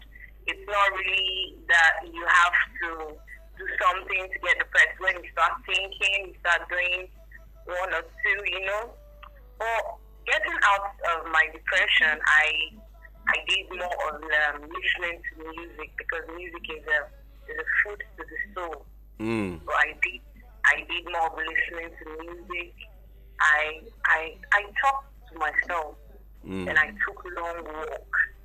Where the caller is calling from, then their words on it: Texas, United States; I'm calling from Texas.